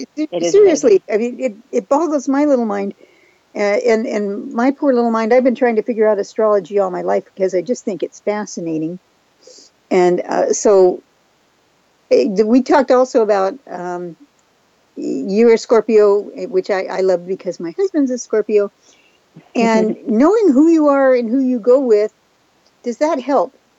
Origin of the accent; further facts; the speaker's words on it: Galveston, Texas, United States; born there; So I was born in Galveston, Texas, because that's where her home was.